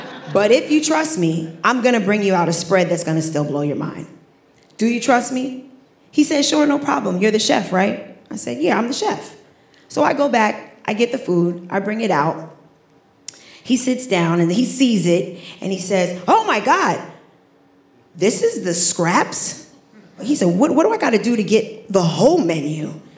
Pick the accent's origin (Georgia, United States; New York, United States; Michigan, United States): New York, United States; Staten Island; I'm from Staten Island, but I'm an eighth generation direct descendant from Sandy Ground.